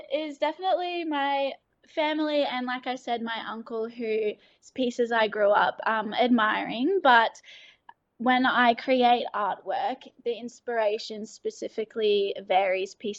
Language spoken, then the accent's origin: English; Rockhampton, Queensland, Australia; I'm a Mandandangie Noonuccal woman, and I was born and raised in Rockhampton, Queensland.